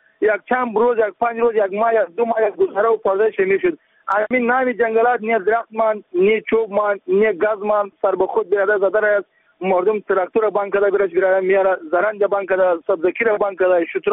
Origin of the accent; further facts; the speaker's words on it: Afghanistan; ما افغان هستیم، افغانستان هستیم